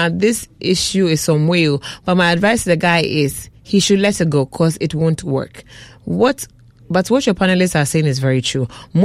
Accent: Lagos, Nigeria; from East Lagos.

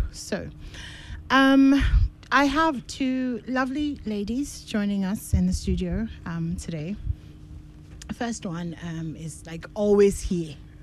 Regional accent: Ghana; I mean, we're all Ghanaian, right?

